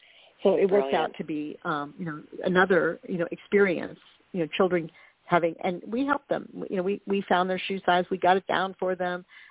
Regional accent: Miami, Florida, United States; I grew up around Dadeland Mall in Miami, which, you know, is a gigantic mall now, but it was a small mall, outdoor mall

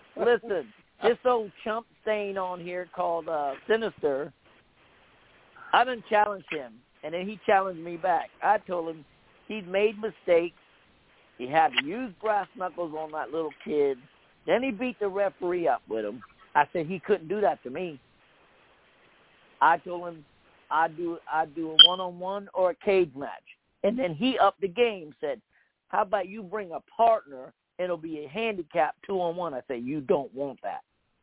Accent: Charleston, South Carolina, United States; Yeah. I'm from the Charleston, baby, the Chuck.

